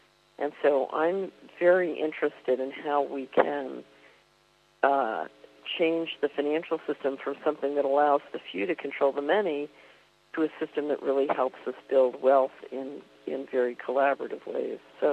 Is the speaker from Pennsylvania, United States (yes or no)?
yes; Philadelphia, Pennsylvania, United States; when I was a little girl growing up in Philadelphia in the USA